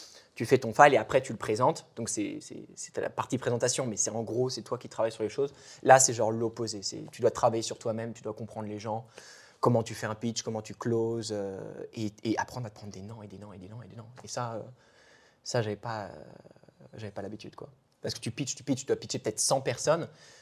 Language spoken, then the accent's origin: French; France; c'est un truc qui est assez flippant, surtout en tant que français